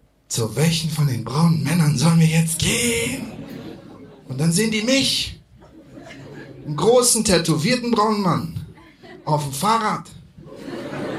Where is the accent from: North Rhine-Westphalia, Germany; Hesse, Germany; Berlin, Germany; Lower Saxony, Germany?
Berlin, Germany; Wir haben nicht so viele Hügel in Berlin, aber die, die wir haben, sind verdammt steil. Ich komme aus Kreuzberg